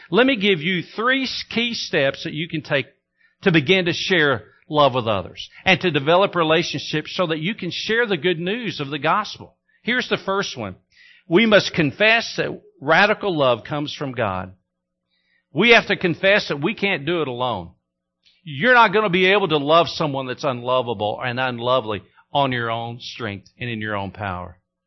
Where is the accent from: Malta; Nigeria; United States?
United States; Texas; also born or lived in Missouri / Tennessee; now in Minnesota, United States; I grew up in Texas, I've lived in Missouri, I've lived in Tennessee, and now I've come as far north as I want to come here in Minnesota.